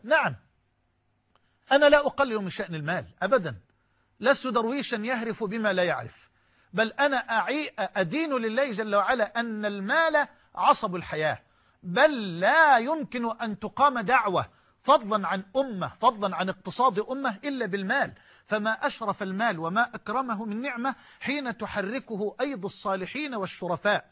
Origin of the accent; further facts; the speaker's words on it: Egypt; يعني كما يقال عندنا في مصر يضحك الطوب، يضحك الطوبة